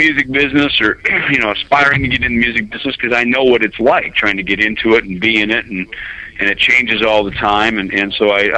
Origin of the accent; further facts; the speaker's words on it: Minnesota, United States; I grew up in the Midwest in a little on a farm, you know, in southern Minnesota.